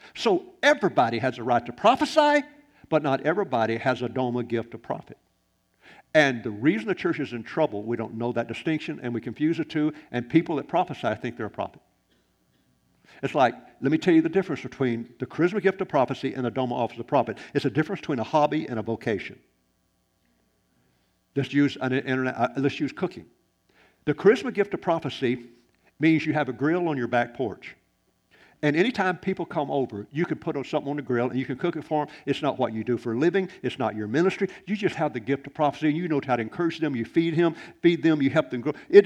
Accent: the South, United States; I'm from the South, but I'm quick.

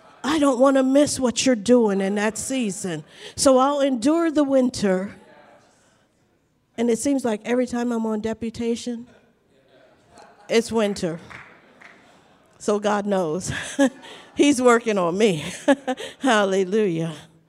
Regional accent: Wisconsin, United States; You know, I'm not one who really cares for winter, and I'm from Wisconsin.

